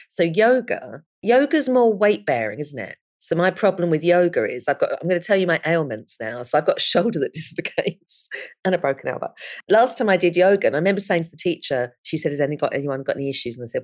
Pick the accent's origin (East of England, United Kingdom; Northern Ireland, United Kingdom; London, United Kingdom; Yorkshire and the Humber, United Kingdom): London, United Kingdom; now in Brighton, United Kingdom; But I'm from London and I miss London.